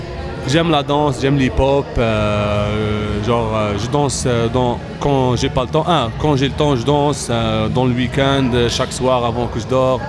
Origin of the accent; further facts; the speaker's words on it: Algiers, Algiers Province, Algeria; j'ai 29 ans, je viens d'Alger, Algérie, Alger Centre exactement.